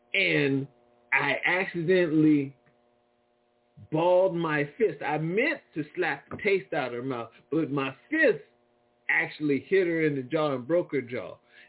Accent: New Orleans, Louisiana, United States; And I grew up in New Orleans. I don't think we had the Aedes mosquito.

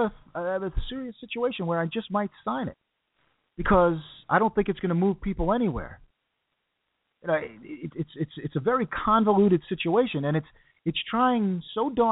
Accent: New York, United States; As a New Yorker, I took the Metro North and I took the subway.

